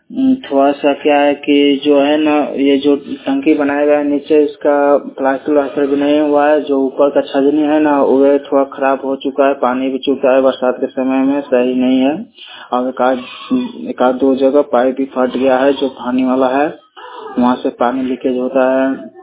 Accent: Bihar, India; मैं बिहार का रहने वाला हूँ। हमारा जिला घर है संदेश थाना रामा सात पंचायत है।

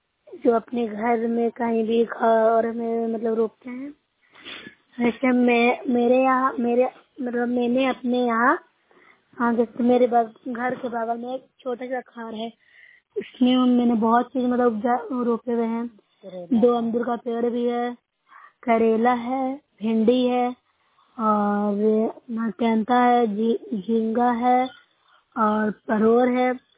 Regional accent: Noorsarai, Bihar, India; मैं नूसरे प्रखंड से हूँ, जिला नालंदा के निवासी हूँ।

